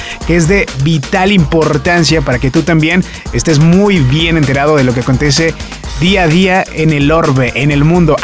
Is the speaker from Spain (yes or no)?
no; Mexico; somos el pueblo mexicano y somos pacifistas, somos un país pacifista